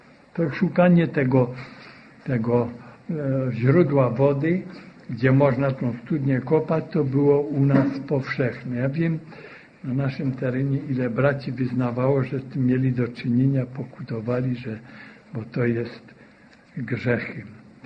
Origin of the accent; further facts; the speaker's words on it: Cieszyn, Silesian Voivodeship, Poland; U nas w Cieszynie też takie kursy urządzali.